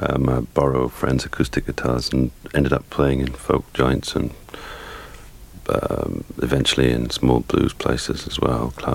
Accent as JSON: {"language": "English", "town": "Newcastle upon Tyne", "region": "North East England", "country": "United Kingdom", "tie": "born or raised there", "also_born_or_lived": "Glasgow", "said": "Yeah, well, I was born in Glasgow, but when I was about 6 or 7, I moved to Newcastle-on-Tyne, which is a northeast, like the people from the northeast, people from Newcastle are called Geordies, and that's really what I consider myself to be, from the northeast."}